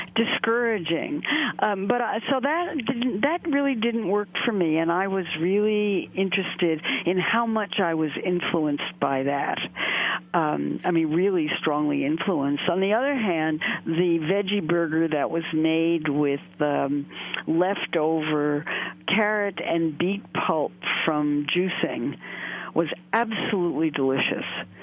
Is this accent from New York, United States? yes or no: yes; Brooklyn, New York, United States; born there; I live in Manhattan, but I was born in Brooklyn.